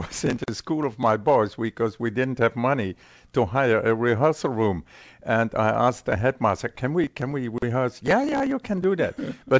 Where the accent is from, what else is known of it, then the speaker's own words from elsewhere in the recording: Maastricht, Limburg, Netherlands; English is a second language; but the concerts in my hometown in Maastricht are very special.